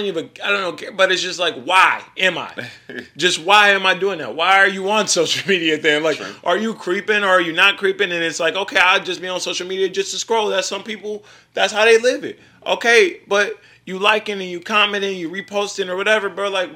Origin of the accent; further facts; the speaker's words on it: Grand Rapids, Michigan, United States; there's another guy, you know, that comes from my hometown, Grand Rapids, Michigan